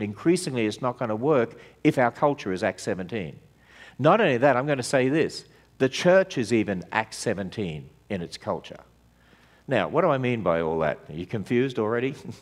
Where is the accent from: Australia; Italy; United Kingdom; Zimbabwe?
Australia; moved away as an adult; also born or lived in California; now in United States; I and my wife first came over from Australia, you probably recognize I have a deep southern accent. But we came over from Australia 27 years ago, and we lived in California, actually.